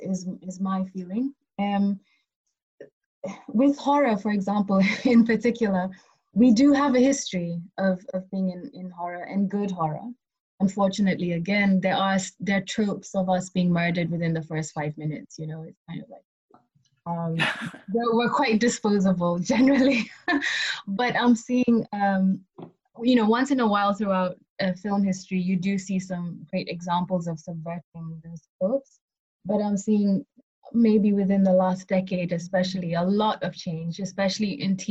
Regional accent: Kenya; moved away as an adult; now in Bristol, United Kingdom; I grew up in Kenya, that's where I'm from, and lived there for most of my life until I came here to study at university in Bristol.

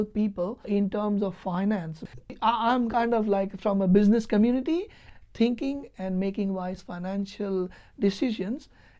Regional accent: Mumbai, Maharashtra, India; moved away as an adult; now in Perth, Australia; when I came from Mumbai to Perth

